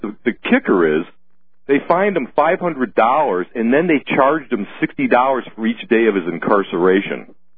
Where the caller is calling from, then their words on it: Illinois, United States; Illinois, Alex.